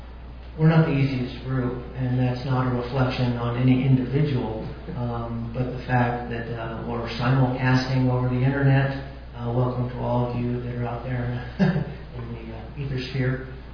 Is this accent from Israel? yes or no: no; California, United States; now in Utah, United States; I was raised in California, so I'll say Escalante.